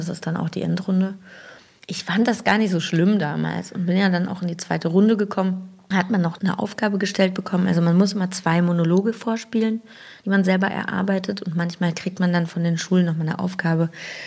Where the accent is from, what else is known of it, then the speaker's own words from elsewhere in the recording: Switzerland; also born or lived in Germany; Ich meine, ich komme ja nur aus der Schweiz.